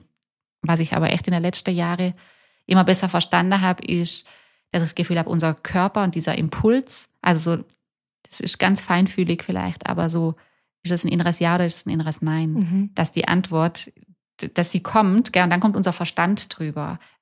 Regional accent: Bräunlingen, Baden-Württemberg, Germany; ich bin in Bräunlinger groß geworden, ich habe hier auch so meine Geschichte und meinen Weg

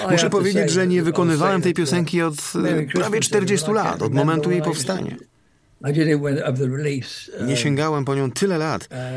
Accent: Cardiff, Wales, United Kingdom; A ja jestem z Cardiff.

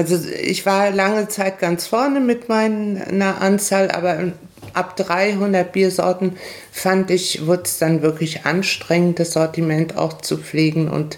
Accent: Paraguay; moved away as an adult; now in Germany; Also ich bin mit 20 aus Paraguay nach Deutschland gekommen, habe hier Sprachlehrforschung mit diversen Nebenfächern studiert.

